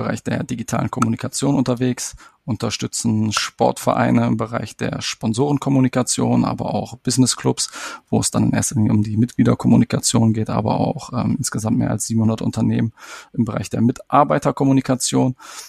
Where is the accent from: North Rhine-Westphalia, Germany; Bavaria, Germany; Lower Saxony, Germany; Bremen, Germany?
Bremen, Germany; born there; komme gebürtig aus Bremen, habe meinen Ursprung im Fußballbereich